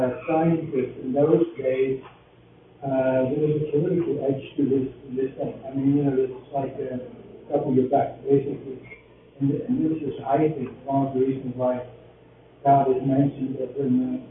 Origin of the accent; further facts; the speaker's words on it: Netherlands; I'm from the Netherlands, and we have family in the south of the Netherlands